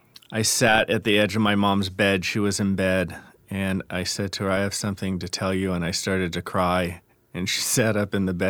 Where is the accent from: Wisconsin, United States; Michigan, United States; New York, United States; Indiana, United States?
New York, United States; New York City; My growing up in New York was good. I had great family life. We lived in a section of the Bronx that was very Italian. My family's very culturally Catholic, is what I always said.